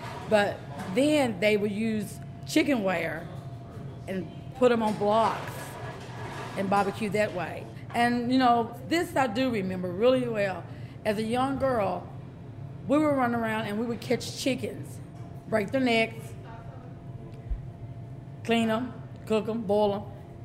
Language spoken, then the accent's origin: English; United States; I'm born and raised in Monroe County. Been here all my life.